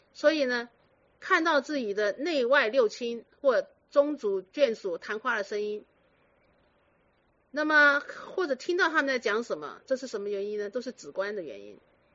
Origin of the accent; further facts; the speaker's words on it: Guangdong, China; 他们就说是啊，我们的广东人为什么这么瘦这么小啊